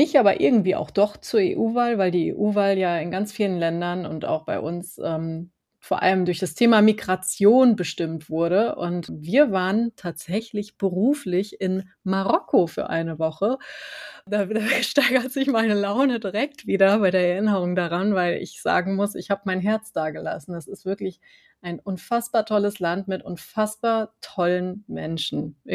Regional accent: Germany; Ich habe dann ja auch festgestellt, nach ein paar Tagen als Deutscher ist man unfassbar misstrauisch, ne? Aber auch hier in Deutschland gegenüber anderen Deutschen.

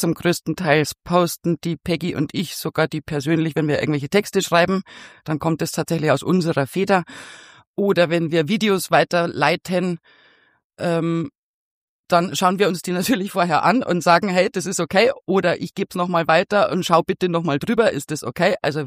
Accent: Rosenheim, Bavaria, Germany; born there; Also ich bin gebürtige Rosenheimerin und Oberbayerin.

